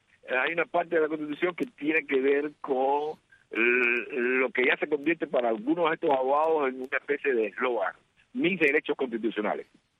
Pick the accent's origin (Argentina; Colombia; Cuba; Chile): Cuba; no respetan mis derechos como individuo, como persona y como cubano.